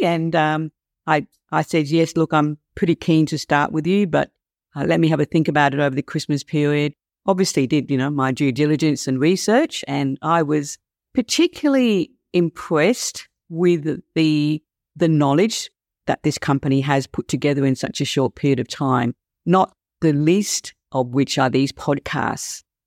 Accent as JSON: {"language": "English", "town": "Adelaide", "region": "South Australia", "country": "Australia", "said": "I'm from Adelaide originally, South Australia. So I've got a bit of a soft spot for South Australia."}